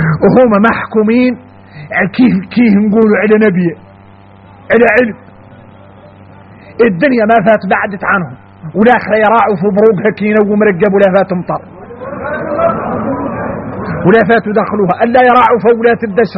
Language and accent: Arabic; Mauritania; احنا موريتاني